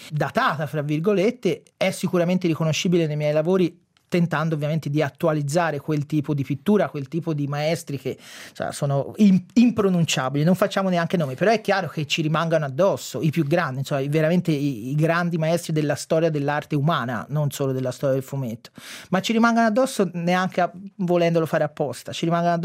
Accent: Lucca, Tuscany, Italy; Essendo toscano di Lucca, orgogliosamente toscano e orgogliosamente lucchese

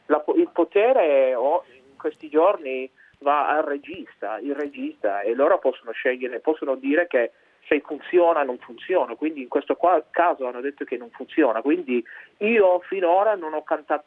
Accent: United States; io sono americano

